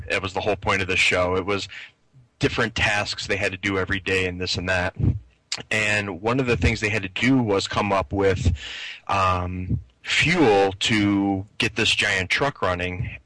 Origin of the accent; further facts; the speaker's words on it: Philadelphia, Pennsylvania, United States; So, and I'm from the Philadelphia area, so I can clearly say that. I'm not saying as an outsider. Hey, Philly kind of smells too.